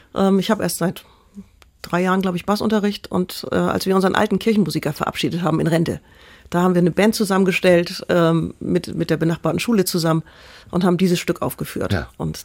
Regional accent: Kiel, Schleswig-Holstein, Germany; now in Elmshorn, Germany; Ich bin in Kiel aufgewachsen, lebe jetzt mit meiner Frau in Elmshorn

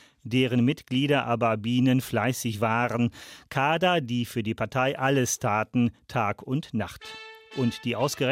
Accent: Datteln, North Rhine-Westphalia, Germany; Damals in Datteln, meine Heimatstadt.

